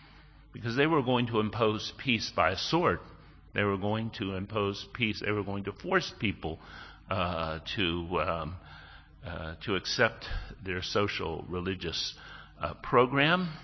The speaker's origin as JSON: {"language": "English", "town": "Tampa", "region": "Florida", "country": "United States", "tie": "born or raised there", "said": "because I grew up in Tampa when hippiedom, you know, the hippies, you know, were at their high point."}